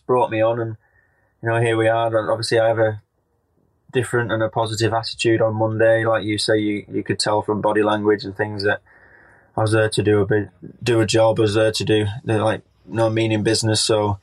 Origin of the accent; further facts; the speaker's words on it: United Kingdom; as British riders, that's what we race week in, week out.